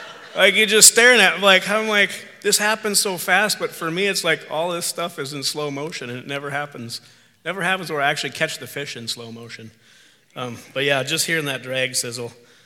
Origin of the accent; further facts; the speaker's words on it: North Dakota, United States; also born or lived in Wisconsin; And yes, I know I'm from North Dakota. I did live in Wisconsin for a while, so I can start a saw, cut a tree down.